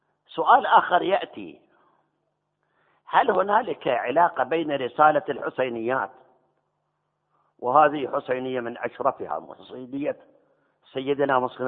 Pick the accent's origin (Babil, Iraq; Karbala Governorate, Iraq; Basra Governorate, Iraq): Karbala Governorate, Iraq; Karbala; أنا عشت 83 سنة، أنا ابن كربلاء